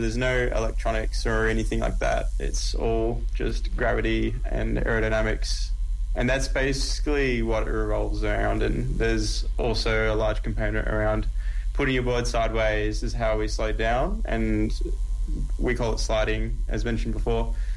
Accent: Canberra, Australian Capital Territory, Australia; I grew up in Canberra

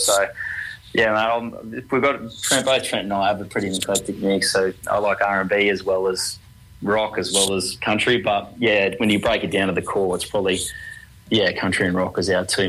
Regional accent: Kingaroy, Queensland, Australia; we grew up in Kingaroy originally and had a crack at playing guitar out there

